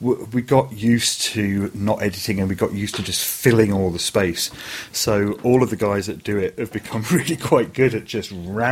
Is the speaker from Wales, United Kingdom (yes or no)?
no; Glasgow, Scotland, United Kingdom; born there; I was born in Glasgow, so I actually agree completely.